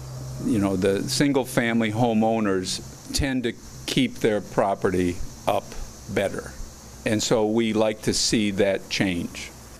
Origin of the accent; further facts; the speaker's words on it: Detroit, Michigan, United States; I'm from Detroit. Both my wife and I met and married in Detroit area.